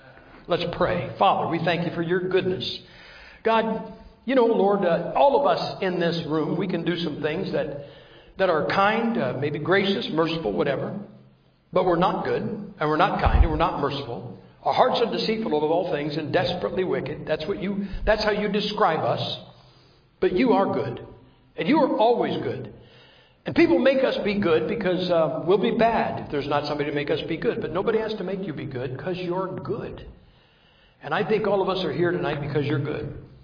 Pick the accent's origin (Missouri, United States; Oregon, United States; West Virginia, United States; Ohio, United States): Ohio, United States; You know, I'm born and raised in Ohio. If people say this in Ohio, it's really not true.